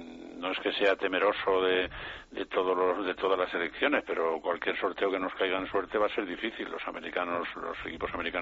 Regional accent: Salamanca, Castile and León, Spain; Yo soy de Salamanca. En Salamanca tenemos mucho roce con Portugal.

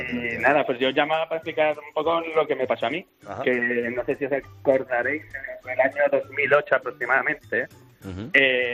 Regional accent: Barcelona, Catalonia, Spain; me lo traje conduciendo, porque soy de Barcelona.

